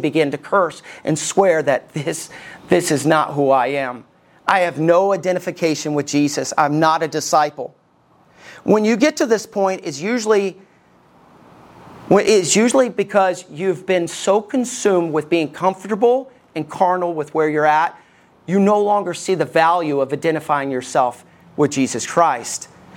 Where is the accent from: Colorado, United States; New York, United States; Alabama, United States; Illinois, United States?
Alabama, United States; accent: southern; also born or lived in Tennessee, United States; now in Ohio, United States; When I first moved to Ohio, I grew up in Alabama. I lived in Tennessee, so I had a southern accent. I don't have one anymore.